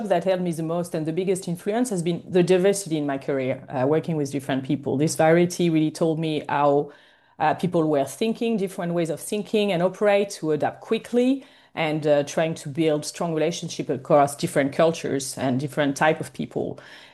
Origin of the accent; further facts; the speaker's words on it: Paris, Île-de-France, France; English is a second language; we are based in Paris, and I was born and raised in Paris myself.